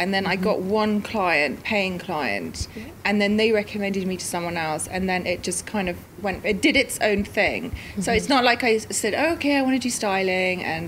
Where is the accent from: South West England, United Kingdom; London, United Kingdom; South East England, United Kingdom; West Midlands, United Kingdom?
London, United Kingdom; moved away; I was born and bred in London